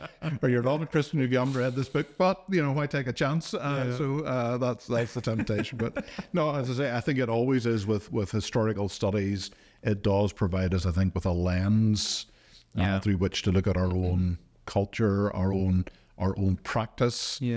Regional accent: Ireland; And again, very often as Irish Baptists, we're very keen memorialists.

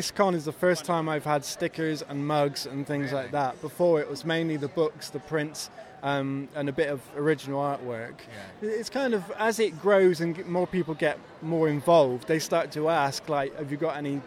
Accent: Bristol, South West England, United Kingdom; I'm from the Bristol area

